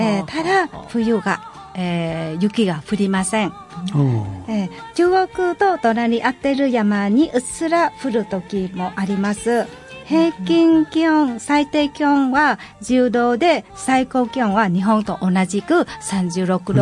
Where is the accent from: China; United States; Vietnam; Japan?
Vietnam; South; Japanese is a second language; 私は南部の出身で、ホーチミン市から70キロぐらい西の方面にあるメコン川一角です。